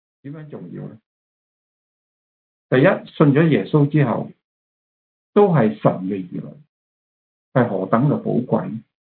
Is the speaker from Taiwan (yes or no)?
no; China